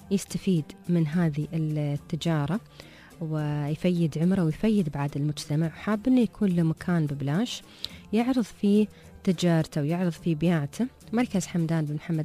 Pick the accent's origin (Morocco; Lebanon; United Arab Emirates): United Arab Emirates; Dubai; في وايد من الاشياء عندنا في دبي ترمون تسوونها وفي الامارات بشكل عام